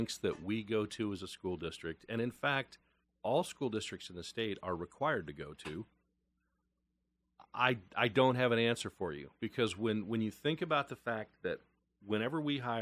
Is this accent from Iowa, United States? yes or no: yes; Iowa, United States; born there; I said, Danny, I was born here in Iowa, you know.